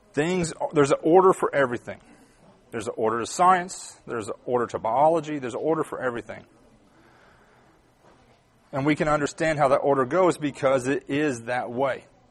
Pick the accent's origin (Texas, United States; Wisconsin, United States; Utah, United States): Texas, United States; Because growing up in North Texas, guess what? There's no mountains. There's barely trees.